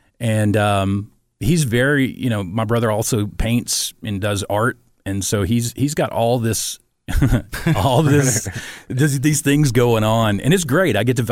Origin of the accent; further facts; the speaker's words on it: Knoxville, Tennessee, United States; Originally from East Tennessee